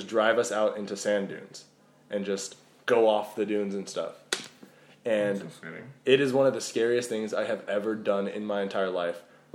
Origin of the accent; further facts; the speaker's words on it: Sacramento, California, United States; I am from Sacramento, California.